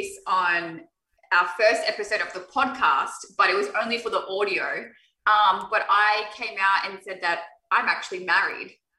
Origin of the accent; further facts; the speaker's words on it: Australia; You are correct, sir. Three Aussies.